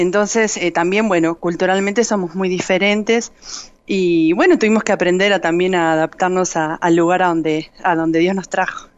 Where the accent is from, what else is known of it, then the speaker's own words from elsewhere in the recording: Uruguay; now in Guatemala; Tienen la habilidad de poder hablarme a mí como en uruguayo y en guatemalteco con sus amigos.